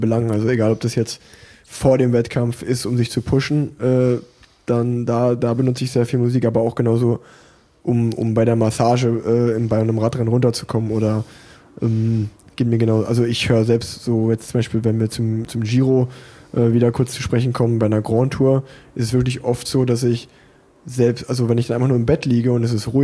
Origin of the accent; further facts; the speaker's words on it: Unna, North Rhine-Westphalia, Germany; born there; now in Cologne, Germany; als gebürtiger Unneraner, das liegt ja eigentlich vor Ort von Dortmund, ist das ganz genauso. Also ich finde, ich wohne jetzt in Köln